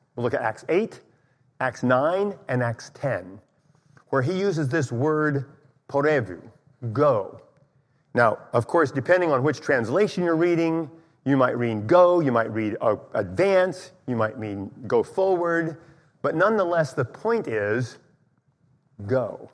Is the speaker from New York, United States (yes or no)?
no; Indiana, United States; also born or lived in Taiwan; Susie herself is from Ohio, and I'm from Indiana. Although, as you heard, I spent 15 of my first 18 years in Taiwan.